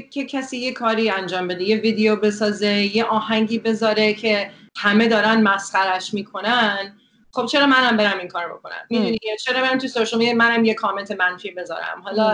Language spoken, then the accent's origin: Persian; United States; میتونم نظرم از این که تو آمریکا بزرگ شدم